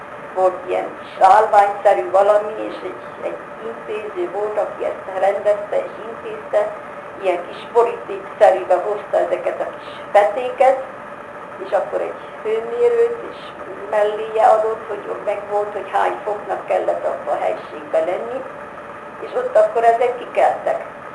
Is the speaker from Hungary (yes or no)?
yes; Szakadát, Tolna, Hungary; Minä hát születtem 1929-én szakadáton, úgyhogy ott laktunk hátul a Kossuth utcába